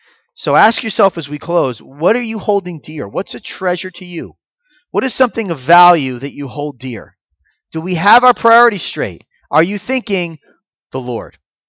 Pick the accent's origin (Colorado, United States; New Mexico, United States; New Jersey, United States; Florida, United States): Florida, United States; I'm from Florida. We have hurricanes in Florida.